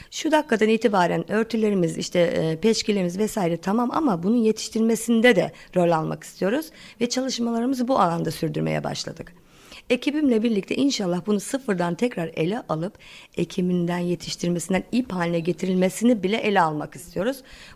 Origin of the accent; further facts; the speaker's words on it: Ayancık, Sinop, Turkey; Ayancıklıyım.